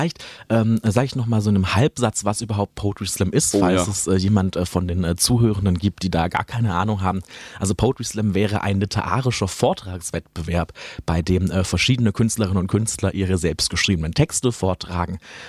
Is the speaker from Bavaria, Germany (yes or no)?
no; Villingen-Schwenningen, Baden-Württemberg, Germany; ich komme aus Villingen-Schwenningen, das ist so eine Stunde südlich hier von Tübingen Richtung Bodensee